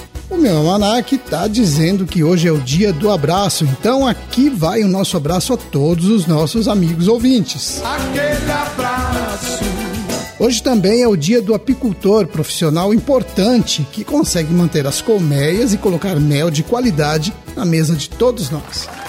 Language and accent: Portuguese; Quinta do Sol, Paraná, Brazil; para o Valeriano, de Quinta do Sol, lá da minha terra